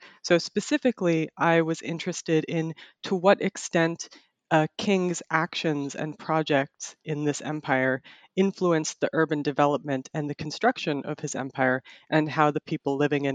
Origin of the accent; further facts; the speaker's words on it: United States; So my main challenge was that I was based in the United States. That's my home country.